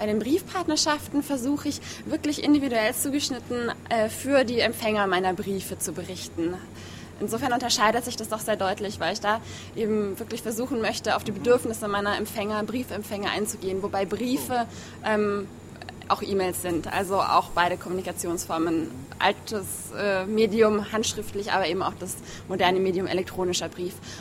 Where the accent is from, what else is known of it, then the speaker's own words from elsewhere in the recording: Passau, Bavaria, Germany; ich komme aus Bayern, kann aber jetzt mir auch nicht anmaßen, dass ich Bayern repräsentiere.